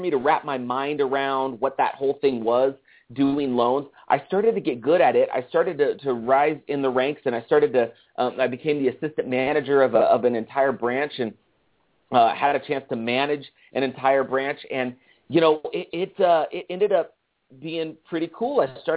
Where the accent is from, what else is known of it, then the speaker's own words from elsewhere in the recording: San Leandro, California, United States; Because I grew up in Oakland, California, just outside of Oakland, actually, in San Leandro, California, and just on the East Bay there.